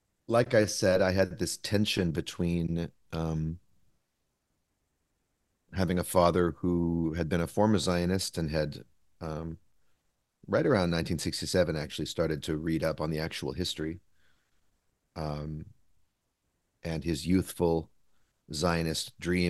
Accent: Vancouver, British Columbia, Canada; moved away as an adult; now in Brooklyn, United States; I'm Canadian born, living in the United States. So I'm from Vancouver, but I live in Brooklyn, New York.

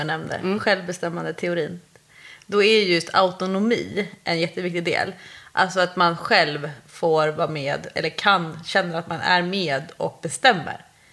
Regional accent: Norrland, Sweden; varning, jag är ju norrlänning

